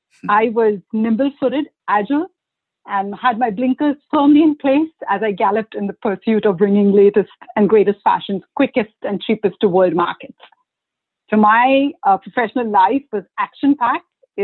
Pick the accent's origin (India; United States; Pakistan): India; So I'm Indian by birth, Spanish by name, U.S. and Canadian by citizenship. I am immensely enriched by the unity in my cultural diversity. I grew up in India.